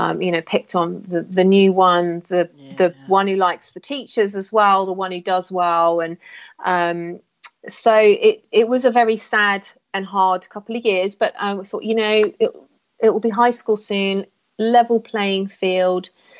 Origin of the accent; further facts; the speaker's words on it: South East England, United Kingdom; moved away as an adult; also born or lived in Australia; did live in Australia for 17 years, where I met my hubby and had my children, and we've been back here 10 years now. So, but I grew up in Hampshire, born in Hampshire, and I left here when I was 21.